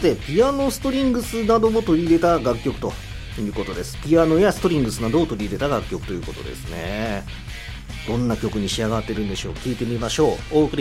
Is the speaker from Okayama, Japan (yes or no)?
no; Nagasaki, Japan; オープニングでもお話しした通り、僕は九州出身で